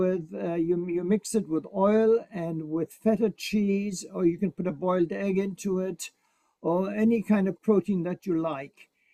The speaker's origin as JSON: {"language": "English", "country": "Egypt", "tie": "born or raised there", "also_born_or_lived": "Germany / England", "moved": "yes", "lives_now": "Boston, United States", "said": "I was born in Egypt and I lived in Germany and went to medical school in England before I came to Boston to train. But I still like to eat for breakfast what I was raised as a kid in Egypt"}